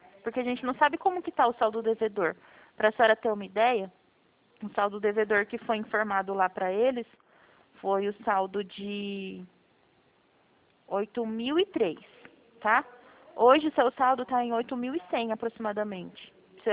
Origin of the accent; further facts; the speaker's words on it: Presidente Prudente, São Paulo, Brazil; eu sou de Prudente.